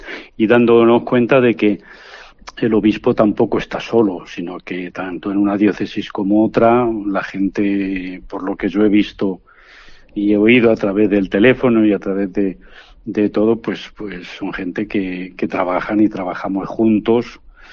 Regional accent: Ávila, Castile and León, Spain; now in Plasencia, Spain; yo soy de Ávila Sur, de la sería como la continuación de la Vera, ¿no? La continuación de la Vera hacia Madrid.

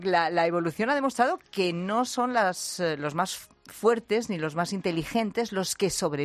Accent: Castile, Spain; Somos muy castellanos.

